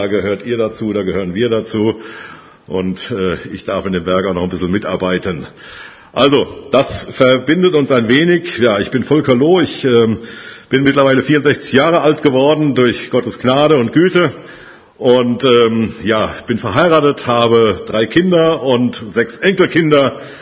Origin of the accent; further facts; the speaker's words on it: Dorsten, North Rhine-Westphalia, Germany; Ich komme aus Dorsten-Wulfen. Das Stadt Dorsten kennt vielleicht der eine oder andere noch, im nördlichen Ruhrgebiet gelegen, aber das Dorf Wulfen ist so 9 Kilometer nochmal nördlich davon, also schon im Münsterland.